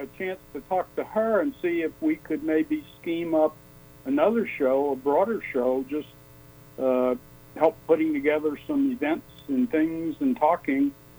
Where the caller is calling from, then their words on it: North Pole, Alaska, United States; I'm calling from North Pole and just trying to, we're part of Fairbanks. We're part of the Fairbanks borough.